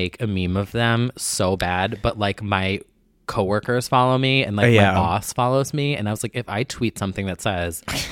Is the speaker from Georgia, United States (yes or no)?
no; New Jersey, United States; well, I'm from New Jersey, for the New Jersey Transit lady who's like, now boarding.